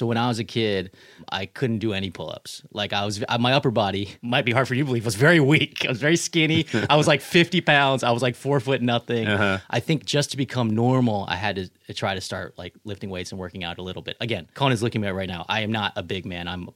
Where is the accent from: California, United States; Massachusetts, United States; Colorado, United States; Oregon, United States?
California, United States; Riverside; So I grew up in Riverside, California, mm-hmm. and I went to a bunch of massive public schools.